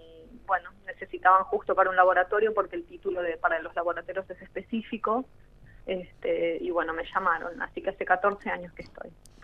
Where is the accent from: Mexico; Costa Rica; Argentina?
Argentina; Bahía Blanca, Buenos Aires Province; now in Catriel, Argentina; trabajo acá en Catriel. La verdad que estoy de Bahía Blanca, pero bueno, el trabajo me trajo hasta acá.